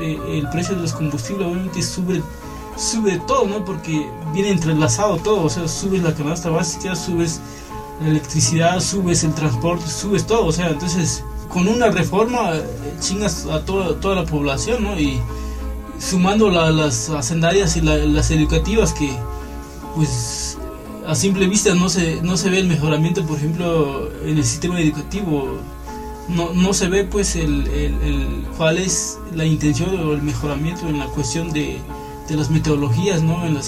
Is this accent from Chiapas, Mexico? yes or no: yes; Oxchuc, Chiapas, Mexico; soy originario de Ochuc, Chiapas.